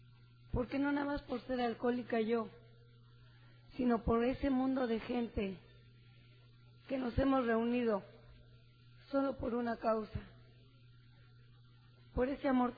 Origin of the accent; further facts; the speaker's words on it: Mexico City, Mexico; Porque yo también soy de Tepito.